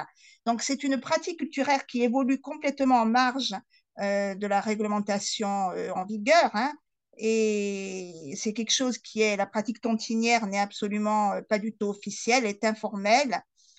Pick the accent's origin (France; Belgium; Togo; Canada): France; Corsica; aussi bien la pratique des confréries chez nous en Corse que la tontine.